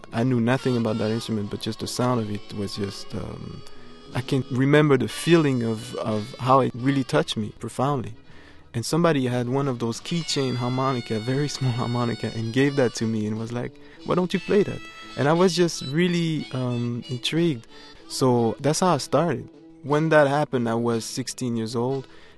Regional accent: Geneva, Switzerland; I was born and raised in Switzerland, Geneva.

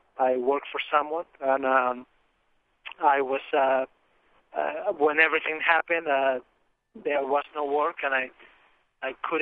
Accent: Mexico; now in United States; I'm from Mexico, and I've been here about 15 years. But I used to work in Louisiana for 5 years fishing

